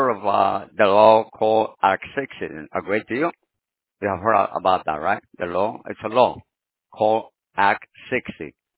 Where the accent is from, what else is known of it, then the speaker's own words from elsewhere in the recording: El Salvador; But I'm beginning to, like, at my age, I'm saying, I'm from El Salvador, and they have a great president.